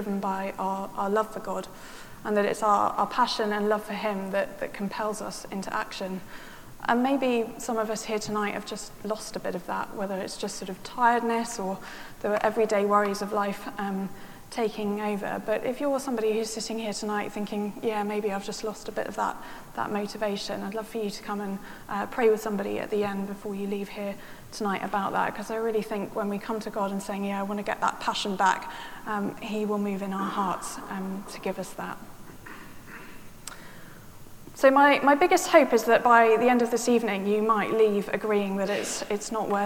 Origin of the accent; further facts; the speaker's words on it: Salisbury, South West England, United Kingdom; The food bank actually started in my hometown of Salisbury